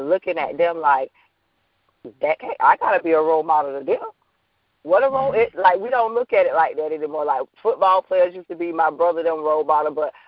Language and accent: English; Tallahassee, Florida, United States; also born or lived in Polk County, Florida; I'm originally from Polk County, Florida, but I was raised here in Tallahassee. I've been here since like 91. I went to Appalachia Elementary School, Fairview for middle school, and Fairview High for high school. I'm a native.